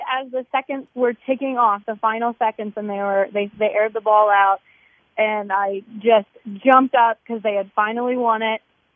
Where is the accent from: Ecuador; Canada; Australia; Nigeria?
Canada; now in Overland Park, United States; I live in Overland Park. I'm Canadian. I'm from Canada. So I grew up being a Chiefs fan in Canada.